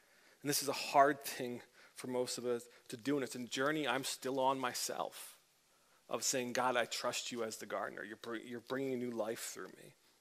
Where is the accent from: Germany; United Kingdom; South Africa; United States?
United Kingdom; England; My grandparents, from my English side, oh, I'm English.